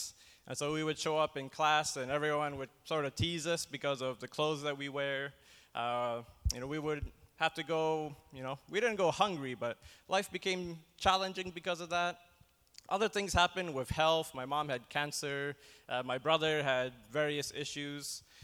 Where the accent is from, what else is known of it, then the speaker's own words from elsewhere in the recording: Canada; I grew up in Canada, and my family was very poor. My dad was a pastor from Malaysia